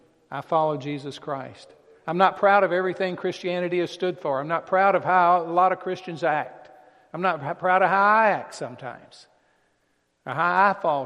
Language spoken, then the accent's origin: English; the South, United States; I can't make up for all those years when I grew up in the South in the way that we treated black people.